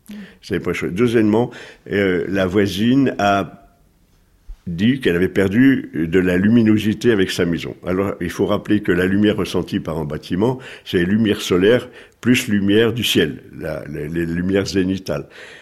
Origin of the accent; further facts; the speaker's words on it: Grand Est, France; Bah oui, moi je suis du coin, je suis un Lorrain pur